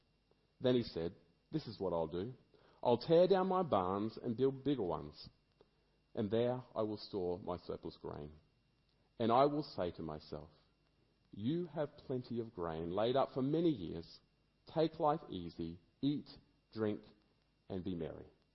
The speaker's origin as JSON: {"language": "English", "country": "Australia", "said": "I am wealthy because I'm Australian, basically because I was born here. I was born here in a country that has incredible mineral wealth under my feet."}